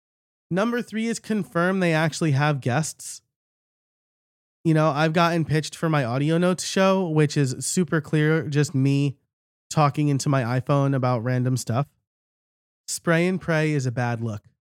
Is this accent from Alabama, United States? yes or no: no; New York, United States; which as a New Yorker, it was shocking that I was able to find good bagels in Pennsylvania.